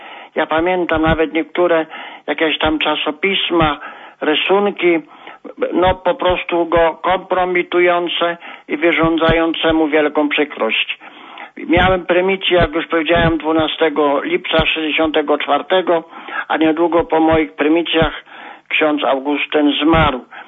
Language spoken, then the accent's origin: Polish; Okulice, Lesser Poland, Poland; ja pochodzę z parafii Okulickiej jako kapłan 12 lipca 64 roku miałem prymicję w Okulicach